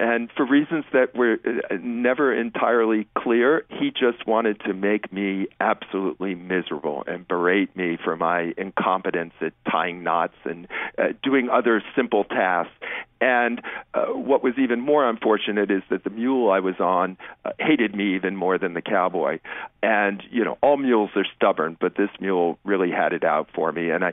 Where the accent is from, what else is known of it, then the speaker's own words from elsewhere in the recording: Massachusetts, United States; I'm a liberal from Massachusetts.